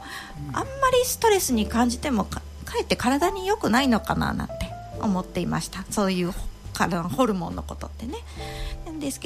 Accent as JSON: {"language": "Japanese", "town": "Maizuru", "region": "Kyoto", "country": "Japan", "tie": "born or raised there", "said": "私はですね、現在38歳、この舞鶴で生まれ育ちました。"}